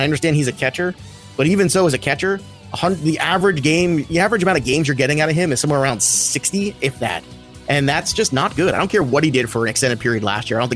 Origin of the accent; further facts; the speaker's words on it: New York, United States; But as a New Yorker, I've been to the parade one time as a kid.